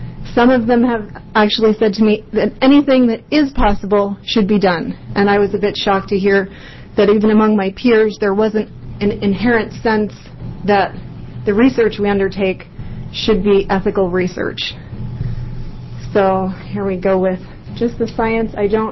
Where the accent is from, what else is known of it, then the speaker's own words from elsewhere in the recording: Massachusetts, United States; also born or lived in Washington; I hail from Massachusetts, where I went through the public school system, graduated first in my class